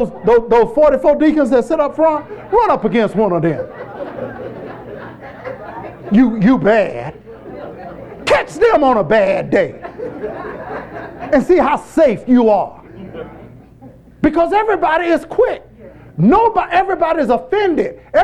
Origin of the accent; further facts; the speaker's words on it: North Carolina, United States; When I was growing up in Harnett County in North Carolina